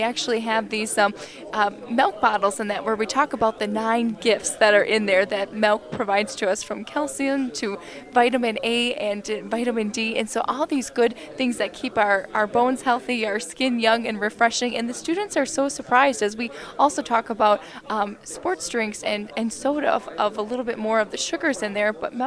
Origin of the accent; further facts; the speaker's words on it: Beaver Dam, Wisconsin, United States; my hometown of Beaver Dam.